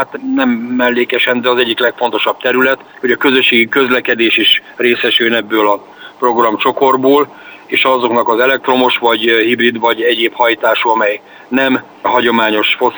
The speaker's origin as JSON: {"language": "Hungarian", "region": "Borsod-Abaúj-Zemplén", "country": "Hungary", "tie": "born or raised there", "said": "de hát ezt hibás ebben a megyében tájsebbnek nevezni, tudjuk jól, mi itt nőttünk föl, ugye ez része volt az életünknek."}